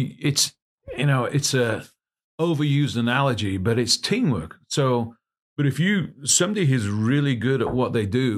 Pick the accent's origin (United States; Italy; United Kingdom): United Kingdom; England; It's because I'm from England.